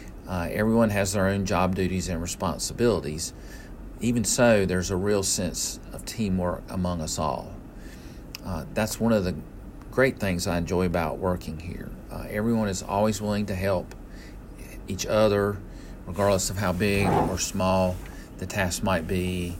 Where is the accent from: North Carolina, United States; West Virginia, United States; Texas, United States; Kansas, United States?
North Carolina, United States; High Point; now in Wake Forest, United States; I grew up in my hometown is High Point, North Carolina, and I currently live in Wake Forest, North Carolina.